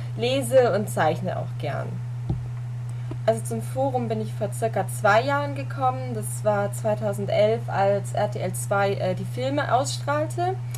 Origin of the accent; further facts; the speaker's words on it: Bavaria, Germany; ich bin 19 Jahre alt und ich komme aus Bayern.